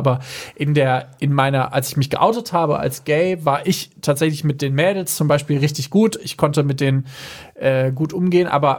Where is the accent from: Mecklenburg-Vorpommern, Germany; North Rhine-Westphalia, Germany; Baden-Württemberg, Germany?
North Rhine-Westphalia, Germany; Mettingen; Aus Mettingen.